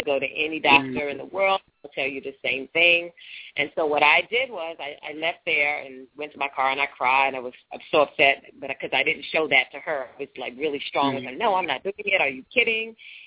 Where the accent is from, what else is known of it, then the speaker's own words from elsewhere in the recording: New York, United States; Started out as an artist, actress, singer, dancer. I'm from New York. I moved to California.